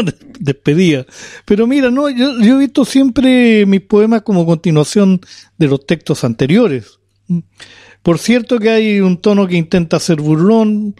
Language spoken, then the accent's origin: Spanish; Valparaíso, Chile; Sí, yo nací en verdad en la primera mitad del siglo pasado. Soy de Valparaíso, 1947.